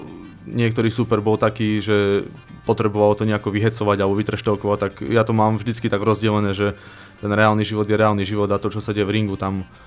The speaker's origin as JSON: {"language": "Slovak", "town": "Banská Bystrica", "region": "Banská Bystrica Region", "country": "Slovakia", "tie": "born or raised there", "also_born_or_lived": "Zvolen", "said": "takže ja som taký stred, že vyrastal som aj v Bystrici, aj vo Zvolene a my sme sa to sťahovali"}